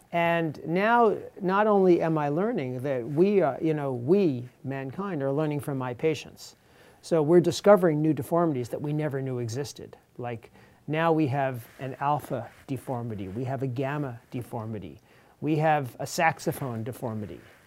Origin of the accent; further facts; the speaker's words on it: New York, United States; now in Ethiopia; I'm from Long Island in New York. I've been a doctor in Ethiopia for 29 years.